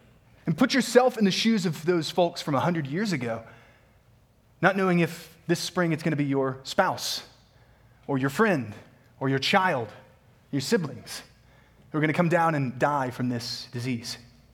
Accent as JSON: {"language": "English", "region": "the South", "country": "United States", "said": "which is why, as a Southerner, I was so surprised to only learn of it a few months ago."}